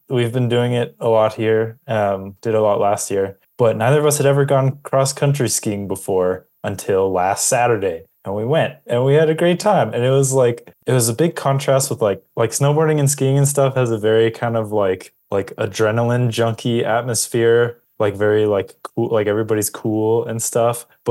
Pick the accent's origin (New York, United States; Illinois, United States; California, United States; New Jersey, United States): California, United States; Los Angeles; Like, I grew up in Los Angeles. We've been here for like 3 weeks. This is the most winter I've experienced in my entire life